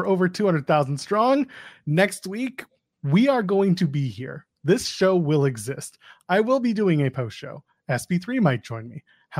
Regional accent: Ottawa, Ontario, Canada; Shout out to Tom Green from my hometown of Ottawa, Ontario, Canada.

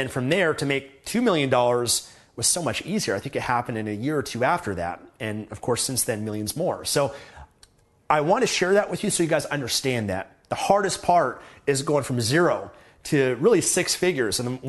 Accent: Canada; I'm from Canada, and I understand the privileges of that.

